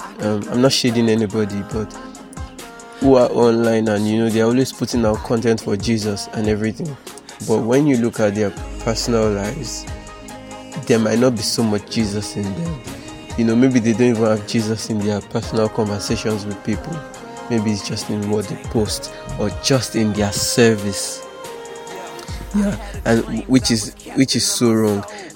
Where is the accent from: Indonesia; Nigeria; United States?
Nigeria; I'm Nigerian, and in a Nigerian home, if you've done something wrong, somebody is definitely going to call your name twice, or maybe three times, or four times